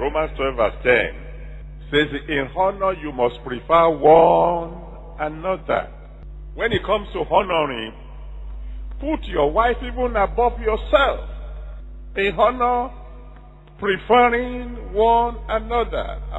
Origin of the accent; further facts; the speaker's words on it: South East, Nigeria; So you didn't know I grew up in Igbo land.